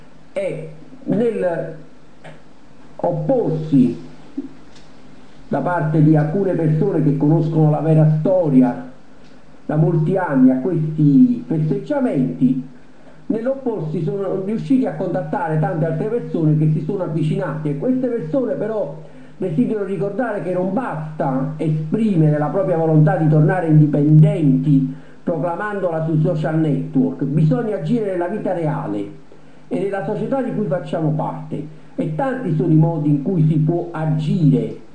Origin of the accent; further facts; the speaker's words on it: Naples, Campania, Italy; quando dicevo io sono napoletano e non sono italiano